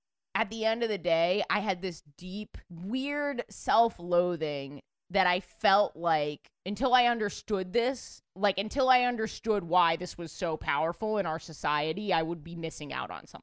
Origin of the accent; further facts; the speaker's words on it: New York, United States; because I'm born and raised in New York.